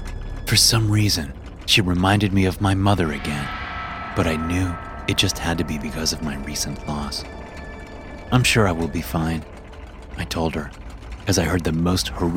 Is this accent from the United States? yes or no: no; Greece; English is a second language; I had taken a short break from my God-given assignment to visit her in my home country of Greece.